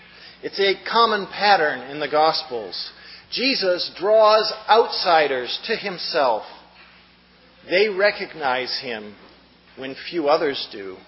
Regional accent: Hong Kong; growing up in Hong Kong, we used to call a double happiness, a multifaceted blessing.

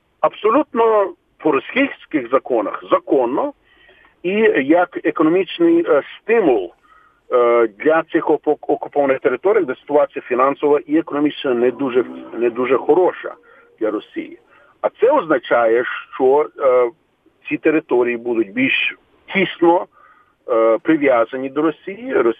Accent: Sumy Oblast, Ukraine; моєї рідної Сумщини, звідки я кілька мій батько родом

